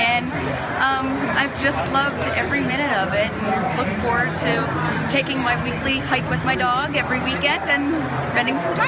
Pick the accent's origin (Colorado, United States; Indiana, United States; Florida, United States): Colorado, United States; Denver; I'm from Denver, Colorado, and it's my second year of PaleoFX.